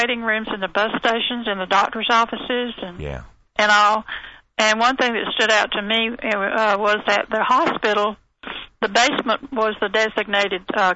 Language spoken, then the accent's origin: English; United States; also born or lived in Georgia; Well, I wasn't born here, but I was raised here.